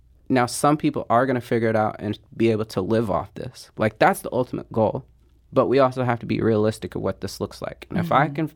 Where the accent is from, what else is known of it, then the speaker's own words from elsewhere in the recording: Illinois, United States; I'm from a very small town. I'm from the Illinois side, Southern Illinois.